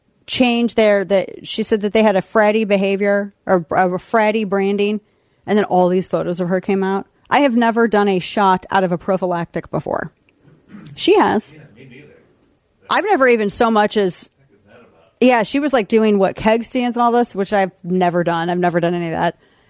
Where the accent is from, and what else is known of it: Missouri, United States